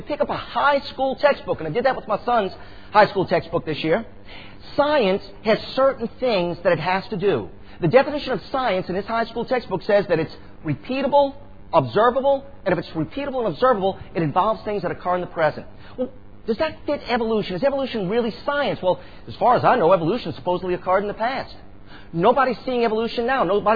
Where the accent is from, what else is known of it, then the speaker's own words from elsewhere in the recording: Chalmette, Louisiana, United States; I was brought up in Chalmette, but I was born in Araby, which is uptown Chalmette.